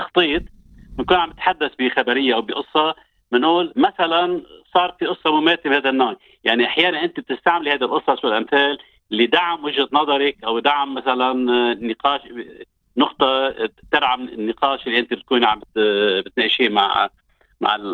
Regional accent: Marjayoun, Nabatieh Governorate, Lebanon; now in Australia; اولا انا من لبنان من منطقه مرج عيون

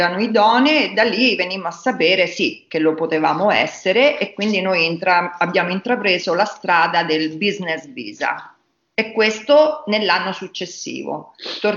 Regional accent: Lazio, Italy; Sydney, considerando che noi veniamo dalla provincia di Roma

